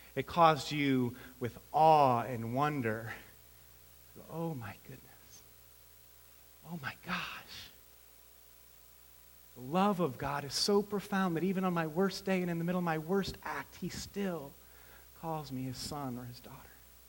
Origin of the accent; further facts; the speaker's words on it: East Coast, United States; I grew up on the East Coast in a family that sort of disavowed Catholicism when my parents went off to college.